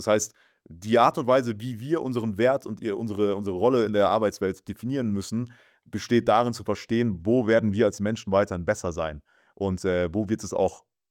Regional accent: Mosbach, Baden-Württemberg, Germany; Bei mir in der Heimat zum Beispiel, ich komme aus Baden-Württemberg, Moosbach-Baden und bei uns in der Nähe ist Audi in Neckarsulm.

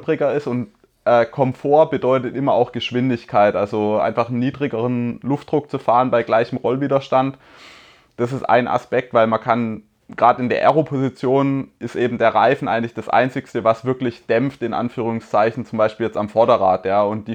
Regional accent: Baden-Württemberg, Germany; irgendwelche Drecks-Fuzinalsträßle, wie man bei uns im Schwabenland sagt.

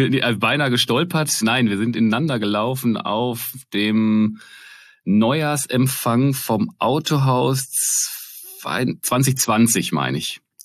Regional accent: North Rhine-Westphalia, Germany; Ich habe zwei ältere Brüder und der Älteste, wir kommen aus dem Ruhrgebiet

